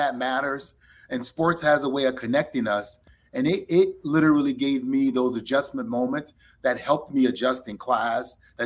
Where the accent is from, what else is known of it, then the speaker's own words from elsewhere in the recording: New Orleans, Louisiana, United States; also born or lived in San Diego; growing up in New Orleans, living in San Diego, you didn't experience winter.